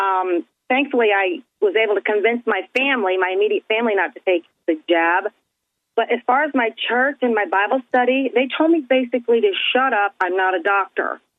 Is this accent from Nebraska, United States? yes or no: no; Lafayette, Indiana, United States; I'm from the Lafayette, Indiana area.